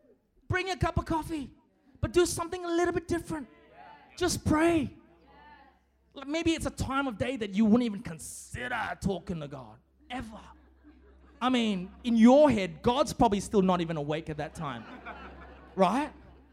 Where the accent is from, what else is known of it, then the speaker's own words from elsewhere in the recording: Malaysia; I'm a Malaysian boy, man.